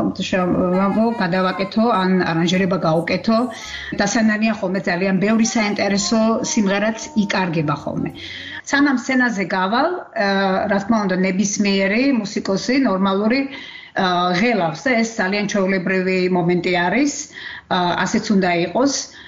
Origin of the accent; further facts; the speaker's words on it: Kakheti, Georgia; moved away as an adult; now in Austria; საერთოდ არანაირი აგრესია არ ყოფილა, არა მარტო ზუგდიდში, არამედ ჩემ სოფელში, კახეთში, სადაც მე დაიბადე და გავიზარდე.